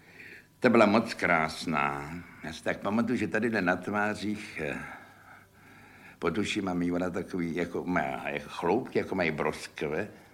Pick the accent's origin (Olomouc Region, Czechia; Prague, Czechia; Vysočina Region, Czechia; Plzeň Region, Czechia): Prague, Czechia; Já si vidíš, jaký jsem Pražák.